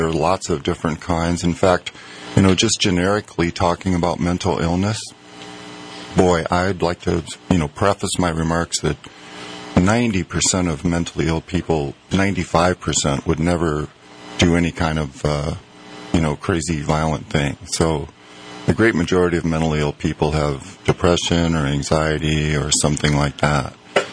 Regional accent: Minnesota, United States; Yes, I grew up in Minnesota, Minneapolis suburb, and graduated from high school in 74, and then graduated from St. Olaf in 78.

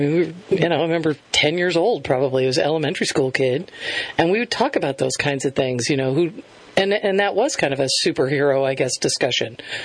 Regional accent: Connecticut, United States; I mean, when we were kids, I'm 56, and growing up in Connecticut, we were either Catholic or Jewish.

